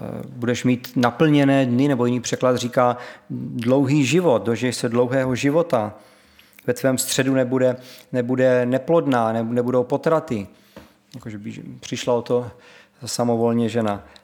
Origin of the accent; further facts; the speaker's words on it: Moravia, Czechia; Jsme my Izraelci? Nejsme. My jsme Moraváci, že?